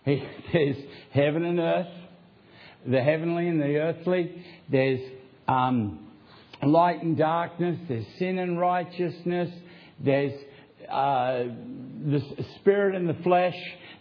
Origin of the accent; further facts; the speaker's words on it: Queensland, Australia; We come from Queensland